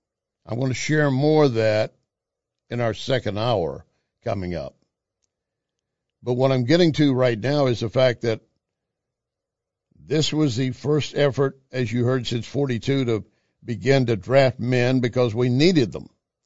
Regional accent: India; I grew up in India where electricity wasn't guaranteed, still not now.

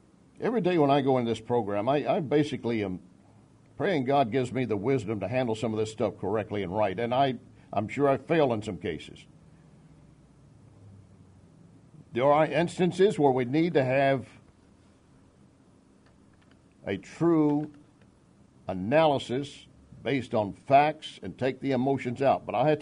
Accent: Austin, Texas, United States; born there; Austin, Texas, my home state. Austin itself, the city of my birth.

